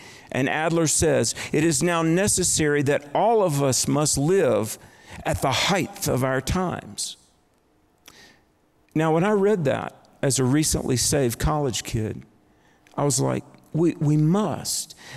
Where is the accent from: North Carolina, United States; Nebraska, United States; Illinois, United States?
North Carolina, United States; And there was a department store chain in my home state of North Carolina, Myers.